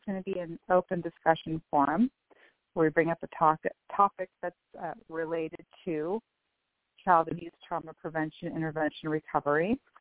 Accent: Bellevue, Washington, United States; I am from Bellevue, Washington

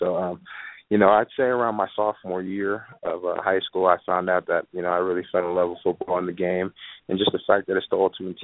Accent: Santa Rosa, California, United States; I grew up in Santa Rosa, about 45 minutes south of San Francisco, small little town.

